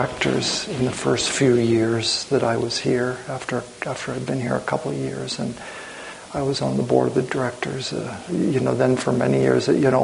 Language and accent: English; California, United States; I grew up around here. I mean, I grew up on the Central Coast, and I went to college here, you know, in the shadow of San Francisco.